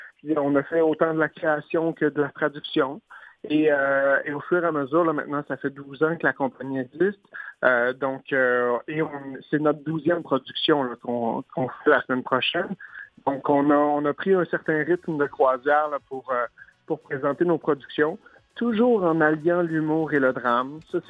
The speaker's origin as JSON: {"language": "French", "town": "Montreal", "region": "Quebec", "country": "Canada", "said": "Je viens de Montréal. Après avoir gradué en 2010, j'ai décidé de revenir à Montréal."}